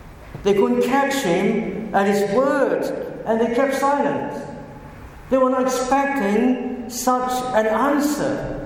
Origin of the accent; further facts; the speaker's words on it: Hong Kong; I come from Hong Kong, and before 1997, when Hong Kong was handed back to China, we were using coins in Hong Kong